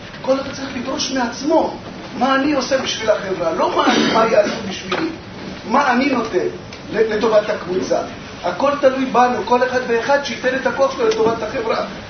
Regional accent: Ashkelon, Southern District, Israel; אני מאשקלון.

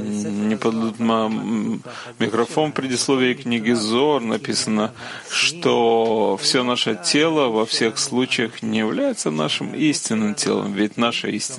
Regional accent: Beersheba, Southern District, Israel; Russian is a second language; я из Бершевы.

